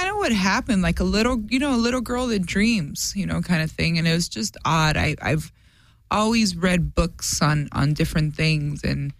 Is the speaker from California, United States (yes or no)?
yes; La Puente, California, United States; Like, you know, everybody's like, are you Mexican? I'm like, no, right. I'm just from La Puente.